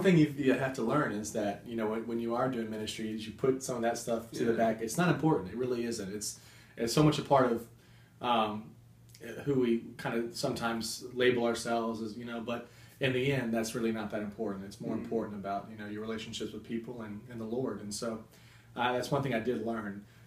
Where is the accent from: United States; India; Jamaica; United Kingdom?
United States; Slidell, Louisiana; now in Mobile, United States; I was born and raised in Slidell, Louisiana, which is not too far away, about an hour and a half, and which is in the Archdiocese of New Orleans.